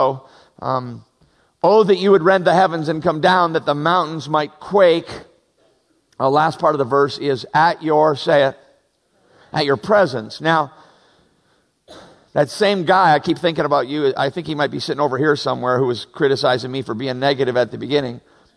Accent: Chicago, Illinois, United States; No offense, I'm from Chicago. I shouldn't be criticizing your mountains. We don't got much, okay?

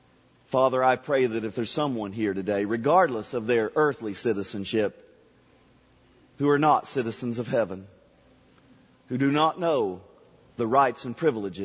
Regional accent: Kentucky, United States; I grew up in Kentucky. I learned a little phrase of personal morality.

